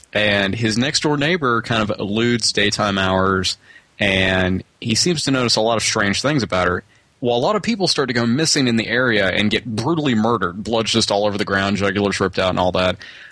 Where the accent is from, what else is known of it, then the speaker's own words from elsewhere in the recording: the South, United States; accent: southern; Damn my southern accent.